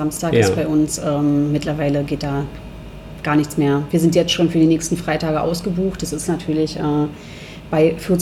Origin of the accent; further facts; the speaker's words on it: Königs Wusterhausen, Brandenburg, Germany; Ich komme ursprünglich aus Königs Wusterhausen und sage immer, bin in der Straße groß geworden, zumindest gastronomisch gesehen.